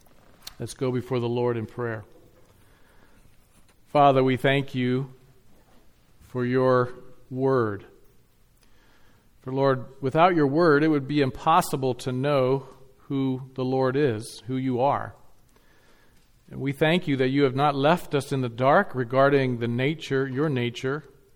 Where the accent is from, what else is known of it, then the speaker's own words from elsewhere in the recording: Lititz, Pennsylvania, United States; also born or lived in Ephrata, Pennsylvania; Well, I was born in Ephrata, Pennsylvania, almost 53 years ago, 1967, August 6th, I was born. And I grew up in Lititz, Pennsylvania, beautiful little town. And I'm actually kind of proud to say I'm from Lititz.